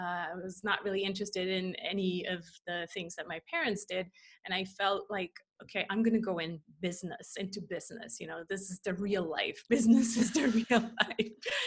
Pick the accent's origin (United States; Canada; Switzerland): Switzerland; German-speaking Switzerland; first language German; English is a second language; And my mother tongue is actually German. So I grew up in the Swiss German part of Switzerland.